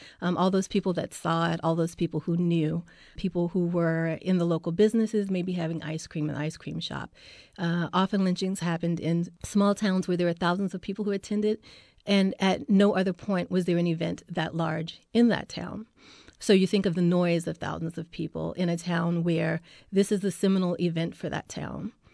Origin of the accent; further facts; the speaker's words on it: Mississippi, United States; I am from Mississippi. I grew up in the South and knew of the racial violence that was really prevalent in Mississippi